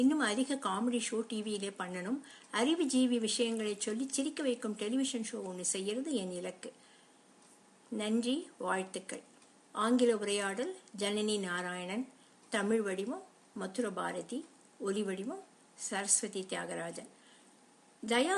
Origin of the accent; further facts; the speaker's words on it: United States; நான் அமெரிக்காவிலேயே பிறந்து வளர்ந்தவன். இந்தியாவுக்கு போயிருக்கேன், ஆனால் அங்கே வசித்ததில்லை.